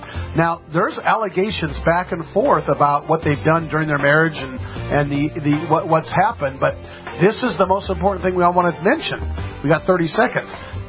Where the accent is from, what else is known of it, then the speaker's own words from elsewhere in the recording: New York, United States; I ain't going to Mississippi. I'm from New York.